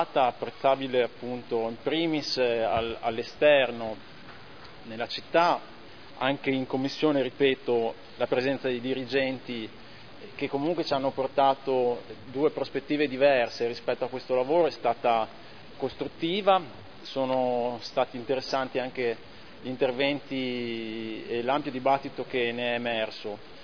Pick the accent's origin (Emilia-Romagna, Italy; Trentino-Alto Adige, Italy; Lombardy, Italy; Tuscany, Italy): Emilia-Romagna, Italy; Modena; sono di Modena Est